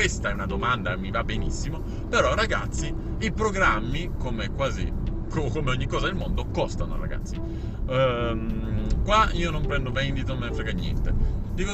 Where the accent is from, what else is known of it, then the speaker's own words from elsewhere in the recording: Turin, Piedmont, Italy; io che sono torinese, quindi parlo sul mio territorio, che sono figlio della Fiat, quindi sono in automotive